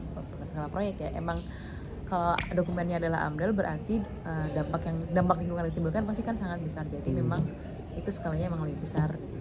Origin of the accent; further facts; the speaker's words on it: Semarang, Central Java, Indonesia; Betul. Dari Orok, Mas.